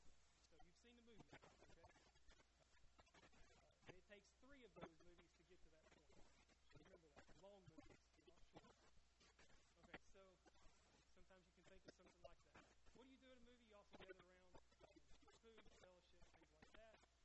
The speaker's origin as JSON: {"language": "English", "region": "Tennessee", "country": "United States", "said": "I am from Tennessee."}